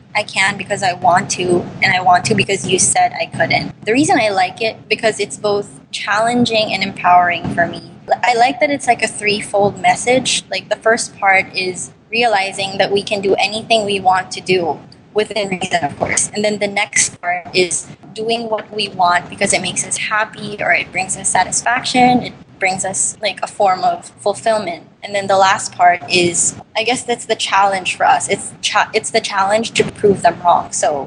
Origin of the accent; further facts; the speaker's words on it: Manila, Metro Manila, Philippines; I'm 23 years old. I'm from Manila, Philippines.